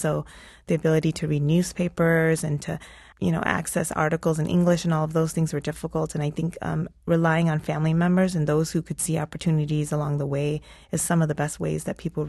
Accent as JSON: {"language": "English", "town": "Hamtramck", "region": "Michigan", "country": "United States", "tie": "born or raised there", "also_born_or_lived": "Detroit", "said": "We were resettled in Detroit, Michigan. So I grew up in Hamtramck, and then I grew up in Detroit most of my life, and then a little bit in the suburbs."}